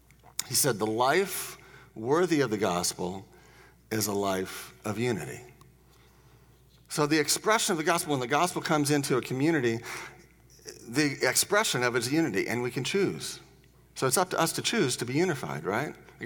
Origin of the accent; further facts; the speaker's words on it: United States; born there; I was born in America.